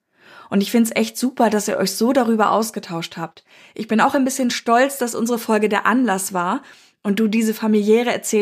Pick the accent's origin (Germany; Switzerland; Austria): Austria; Tyrol; Wie ihr jetzt vielleicht schon merkt, bin ich aus Tirol.